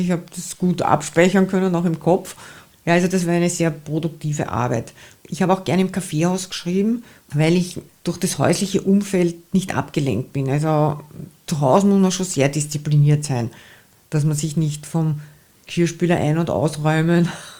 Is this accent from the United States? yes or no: no; Vienna, Austria; Der Tafelspitz, als Wienerin.